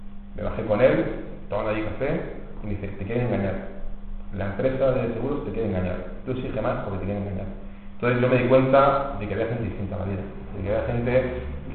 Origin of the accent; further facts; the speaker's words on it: Madrid, Community of Madrid, Spain; me trasladamos para Madrid, yo soy de Madrid